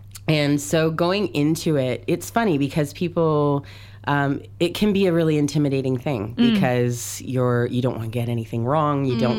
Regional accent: Canada; And being Canadian, I didn't grow up around that.

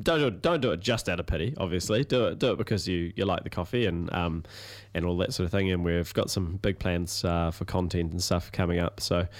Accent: Palmerston North, Manawatū-Whanganui, New Zealand; I grew up in Palmy, so not very accessible from Palmy, but very accessible from Auckland.

